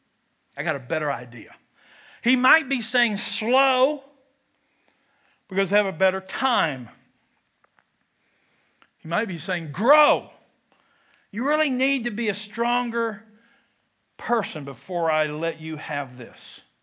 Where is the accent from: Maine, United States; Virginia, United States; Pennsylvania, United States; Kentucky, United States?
Kentucky, United States; Now, I'm from Kentucky. I'm not the brightest tool in the drawer.